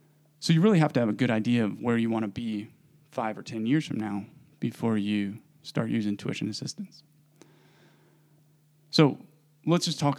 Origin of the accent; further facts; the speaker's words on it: United States; we grew up in America where we kind of paint this picture of, like, it's not good enough to have a high school diploma